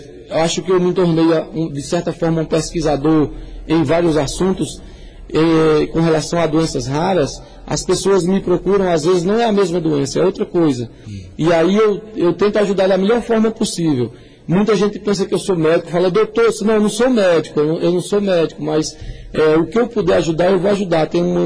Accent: Araripina, Pernambuco, Brazil; a minha terra. Eu me considero filho de Araripina, pela história que nós passamos aqui.

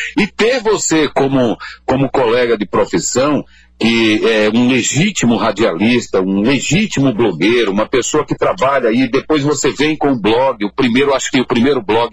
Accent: Petrolina, Pernambuco, Brazil; moved away as an adult; eu saí de Petrolina com a mão na frente e outra atrás, essa é a verdade. Eu saí de Petrolina muito novo, recém-casado, com filho.

